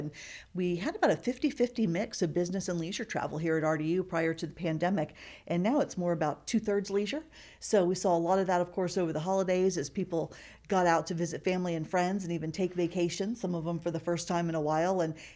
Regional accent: Florida, United States; I'm from Florida. My dad still lives there. I've got a lot of family there still.

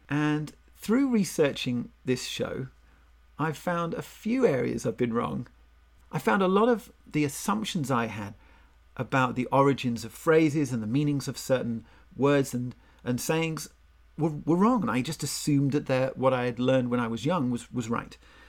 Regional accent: United Kingdom; And growing up in Britain, I learned the ring a ring of roses, a pocket full of posies, a tissue, we all fall down.

